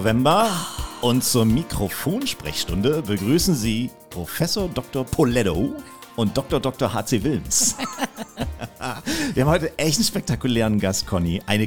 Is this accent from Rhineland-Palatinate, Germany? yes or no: no; Kiel, Schleswig-Holstein, Germany; hat übrigens in meiner Heimatstadt studiert, in Kiel